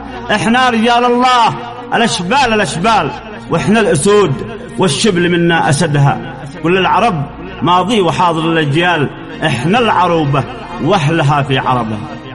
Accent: Dhamar, Yemen; من محافظة دمار قبيلة أنس، شاعر العزة، من مواليد 1979، خريج جامعة صنعاء

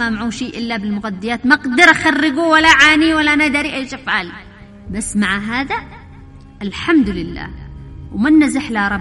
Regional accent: Taiz, Taiz Governorate, Yemen; وإحنا من أبناء تعز

